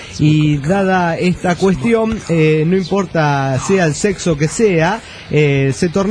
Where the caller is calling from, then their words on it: Cancún, Quintana Roo, Mexico; de Cancún, Quintana Roo.